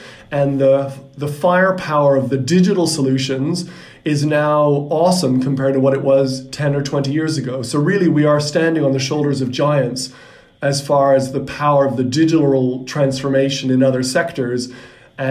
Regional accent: Canada; born there; accent: Canadian; moved away as an adult; also born or lived in Oxford; as you can probably hear by my accent, I'm a Canadian by birth, a technologist by training, but a commercial guy by career.

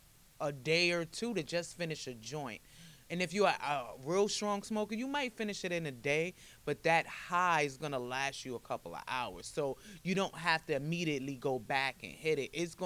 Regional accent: New York, United States; And like, I was born and raised in Tompkins as well.

